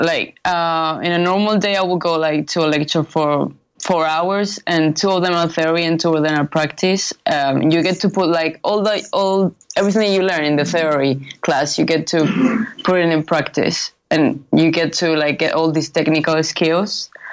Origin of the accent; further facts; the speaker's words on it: Torre del Mar, Andalusia, Spain; now in United Kingdom; So I'm from Torre del Mar. It's a town near Malaga, so around half an hour from Malaga.